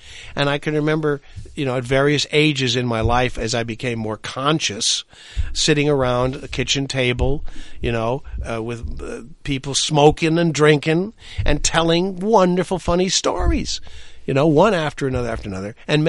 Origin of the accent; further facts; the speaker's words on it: Indiana, United States; I'm from the Midwest, and I'm from northern Indiana. The fact that I'm of Amish and Irish ancestry might have something to do with it